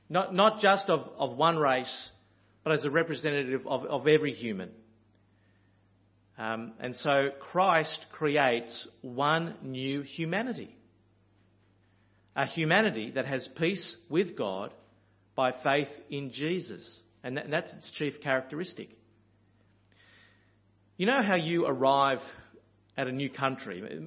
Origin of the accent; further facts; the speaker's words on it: Australia; because I hear an Australian accent, all of a sudden we have an instant connection.